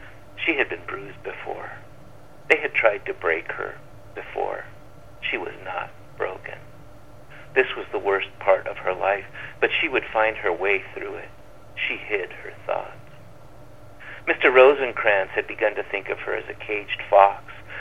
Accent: Tijuana, Baja California, Mexico; He said, where are you from? I said, Tijuana.

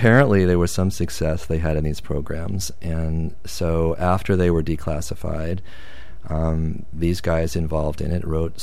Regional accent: Baltimore, Maryland, United States; just small stuff around my hometown of Baltimore.

